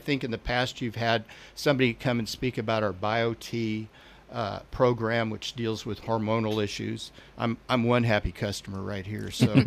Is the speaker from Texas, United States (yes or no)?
no; California, United States; I'm from Central California, rural California